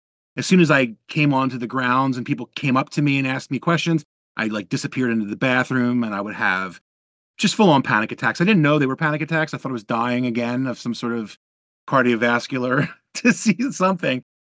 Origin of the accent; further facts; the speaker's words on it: New Jersey, United States; I grew up in New Jersey, and I would always pick up the mandolins and pretend that they were electric guitars.